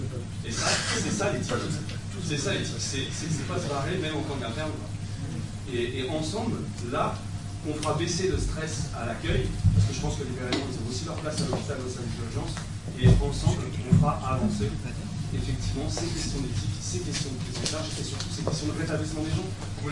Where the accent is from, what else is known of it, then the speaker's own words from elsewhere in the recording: Hauts-de-France, France; moi je viens de la Picardie, je vous jure, c'est le désert.